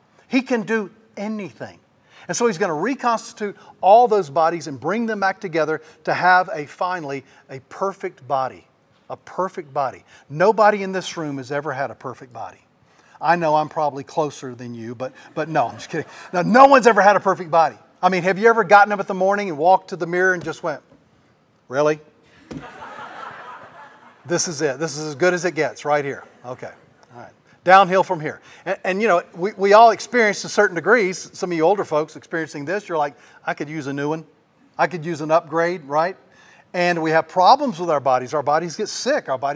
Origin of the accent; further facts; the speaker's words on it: South Carolina, United States; now in Arkansas, United States; And so recently I was in South Carolina, which is my hometown. I live in Arkansas, but I'm from South Carolina.